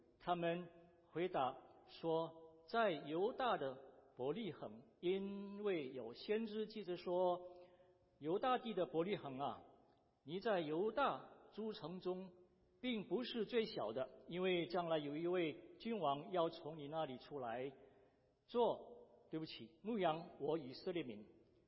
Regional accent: Indonesia; 我是在印尼出生长大的，我父母亲因为听孙尚杰博士布道而信主的，所以我从小就在基督徒的家庭里长大。

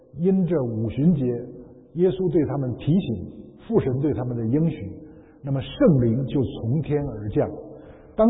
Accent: Tianjin, China; 比如说北京附近，那我是在天津，那旁边有河北，有山东，这都是离北京很近的地方

